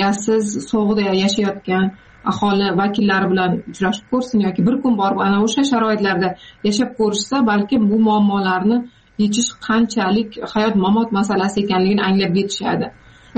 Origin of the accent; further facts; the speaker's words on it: Jizzakh Region, Uzbekistan; Bolalik Jizzaxda katta bo'lganmiz, Zardor tumanida.